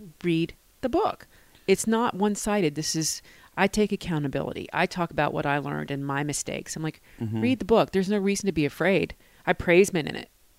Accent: New Orleans, Louisiana, United States; and I'm from New Orleans, and I'm all about the alcohol

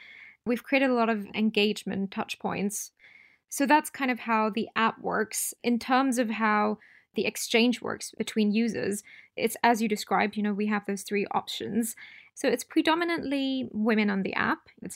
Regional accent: Singapore; So I grew up in Singapore

